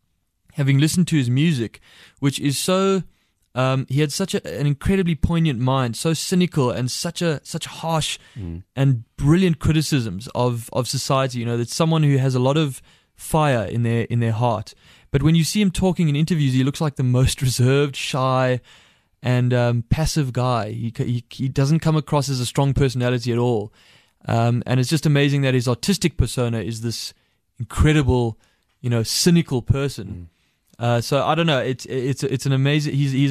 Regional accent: South Africa; but as a South African, it was amazing.

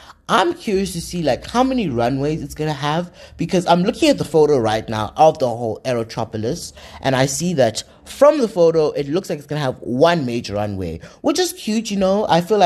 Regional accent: Kempton Park, Gauteng, South Africa; and all of the commercial activity happening within the East Rand, specifically in Kempton Park, my hometown

